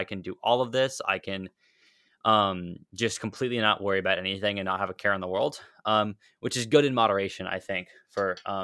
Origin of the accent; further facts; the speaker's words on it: Dallas, Texas, United States; I'm from Dallas, Texas, so not a lot of mountains here.